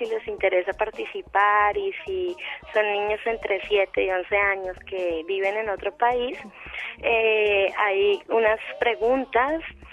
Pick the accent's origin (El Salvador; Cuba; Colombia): Colombia; moved away as an adult; now in Barcelona, Spain; yo vine de Colombia a estudiar un máster de animación en Barcelona.